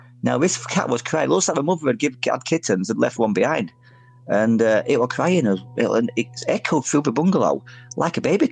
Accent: Featherstone, Yorkshire and the Humber, United Kingdom; also born or lived in Wakefield; where I grew up in Featherstone, you've got Pontefract next door to it, Wakefield. Now, Wakefield, where I used to live, there is two train stations

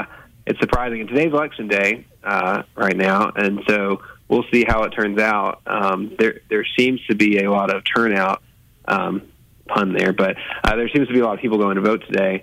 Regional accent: Memphis, Tennessee, United States; now in Birmingham, United States; I'm actually from Memphis, and it's very flat there.

